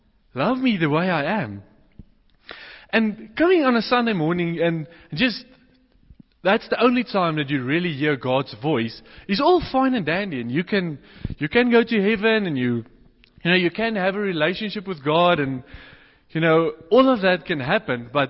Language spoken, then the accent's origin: English; Boksburg, Gauteng, South Africa; I came from Johannesburg, but I come from the eastern side of Johannesburg, you know, Boksburg.